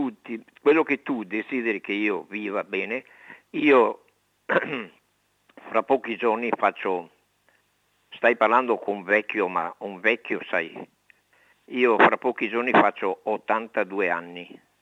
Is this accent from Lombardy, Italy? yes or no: no; Padua, Veneto, Italy; born there; Padova. La zona è la Guizza. Sono nato, ho lavorato a Padova e anche muoio a Padova.